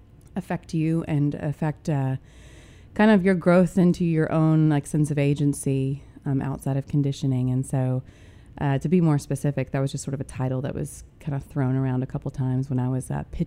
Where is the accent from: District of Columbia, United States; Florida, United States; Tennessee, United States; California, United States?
Tennessee, United States; Millington; also born or lived in Nashville; I was born and raised here in Millington, lived away for many years and moved back here